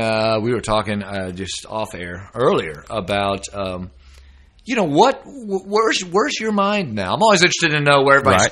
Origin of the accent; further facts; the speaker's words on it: Dallas, Texas, United States; Texas, right here in beautiful Dallas, Texas, my hometown, born and raised here.